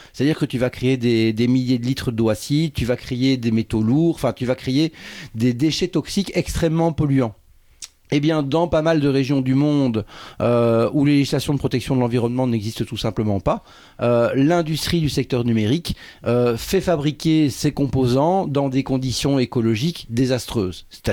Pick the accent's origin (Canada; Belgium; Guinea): Belgium; Je viens de Belgique, donc j'ai fait la route en train pour venir ici au Festif.